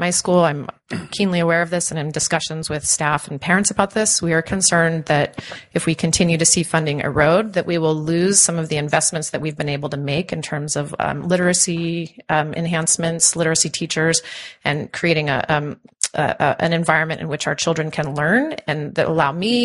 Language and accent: English; Kodiak, Alaska, United States; I grew up in the Alaska school system, starting with kindergarten in Kodiak in the early 1980s